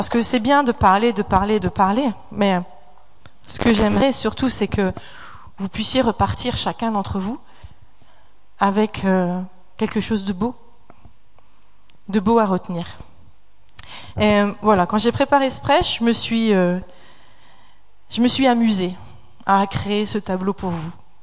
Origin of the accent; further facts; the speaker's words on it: Attiches, Hauts-de-France, France; quand j'étais petite, j'habitais à Attiche et j'allais au collège de Thumerie.